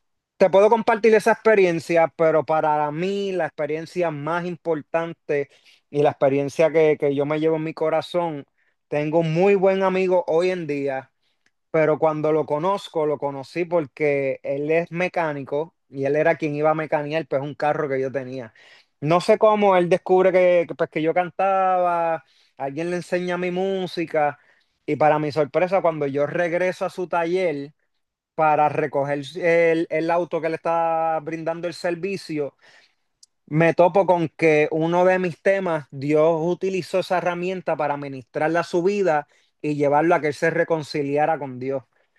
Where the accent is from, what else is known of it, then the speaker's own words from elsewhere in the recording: Puerto Rico; por lo menos en mi país, Puerto Rico, vino una ola de momento del género de reggaetón